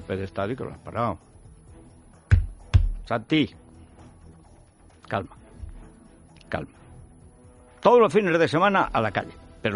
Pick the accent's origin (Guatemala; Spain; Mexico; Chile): Spain; A Coruña, Galicia; Yo vengo de La Coruña